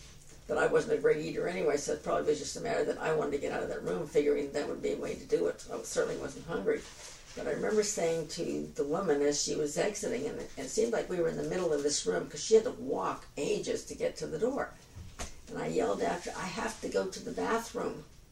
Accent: Canada; moved away

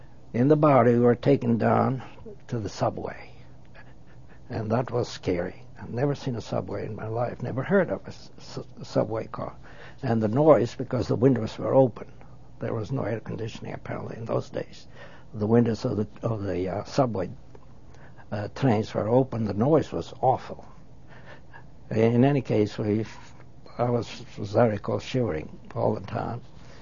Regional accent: Albania; English is a second language; now in United States; he knew I came from Albania. He saw it in the little French passport I had.

